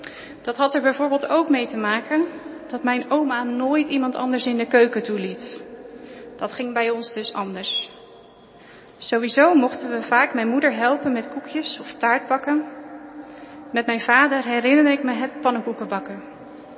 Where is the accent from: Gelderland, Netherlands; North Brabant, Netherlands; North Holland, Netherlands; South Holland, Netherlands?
South Holland, Netherlands; Naaldwijk; also born or lived in Vlaardingen; Ik ben geboren in Vlaardingen, maar met 2 maanden zijn we verhuisd naar Naaldwijk. Dus mijn eerste herinneringen zijn daar.